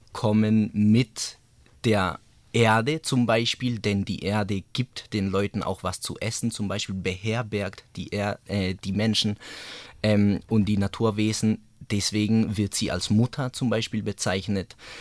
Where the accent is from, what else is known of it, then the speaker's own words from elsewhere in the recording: Cusco, Peru; weil ich da im heiligen Tal der Inkas aufgewachsen bin in Cusco